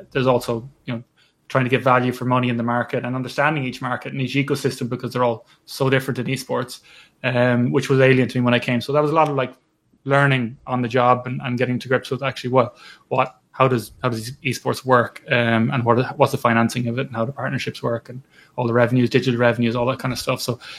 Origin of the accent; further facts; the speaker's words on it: Connacht, Ireland; So I'm from the West Galway in the west of Ireland